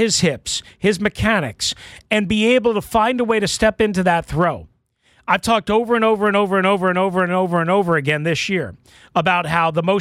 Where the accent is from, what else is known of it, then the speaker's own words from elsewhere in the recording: Long Island, New York, United States; When I grew up on Long Island, now this is way back when, my mother was a paranoid maniac.